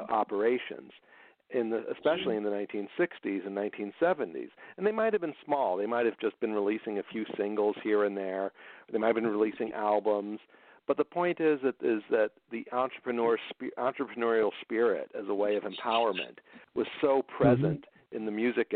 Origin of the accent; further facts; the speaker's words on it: Chicago, Illinois, United States; Well, of course, you know, growing up in the Chicago area, and there's so much, as you know, wonderful music here